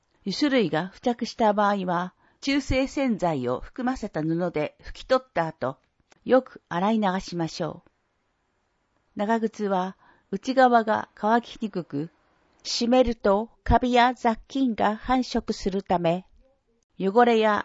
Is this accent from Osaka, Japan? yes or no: no; Saitama, Japan; now in Tokyo, Japan; 埼玉の住宅街で生まれ育ち、東京に出た私にはそれが普通でした。